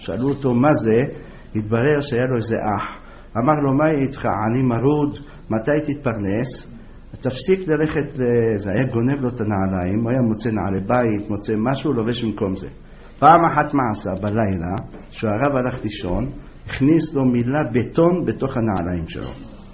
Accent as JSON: {"language": "Hebrew", "town": "Jerusalem", "region": "Jerusalem District", "country": "Israel", "tie": "born or raised there", "said": "בתור ילד אני זוכר בירושלים."}